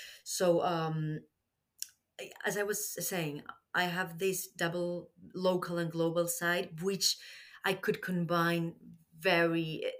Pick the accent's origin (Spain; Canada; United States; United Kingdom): Spain; English is a second language; But I feel myself really Spanish. I mean, it's my home country, you know. I could be French, I could be whatever, Italian, you know, Portuguese, but I'm Spanish, you know.